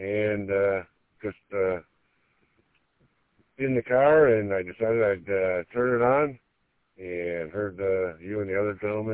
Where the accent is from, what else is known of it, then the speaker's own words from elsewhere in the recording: Plymouth, Michigan, United States; I'm in Novi right now, and I'm coming across on a Novi repeater. I'm from Plymouth.